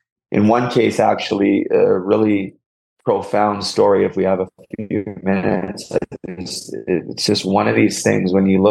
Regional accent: Port Coquitlam, British Columbia, Canada; I was with my friend, and I'm from Port Coquitlam, which is about 25, 30 minutes east of Vancouver.

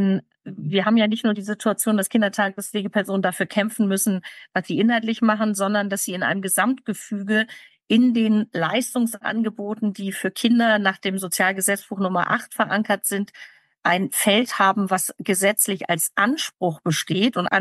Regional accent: Hamburg, Germany; ich komme aus Hamburg, da grenzen wir gleich an mehrere Bundesländer an.

